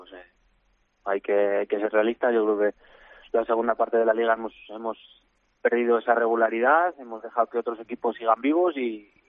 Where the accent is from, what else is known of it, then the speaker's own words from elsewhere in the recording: Salamanca, Castile and León, Spain; para mí, como salmantino, como jugador que se ha formado en las categorías inferiores de Salamanca